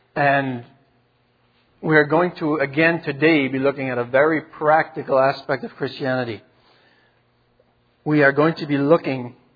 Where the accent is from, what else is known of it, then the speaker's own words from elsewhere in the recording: Manitoba, Canada; I'm from Manitoba, as most of you know.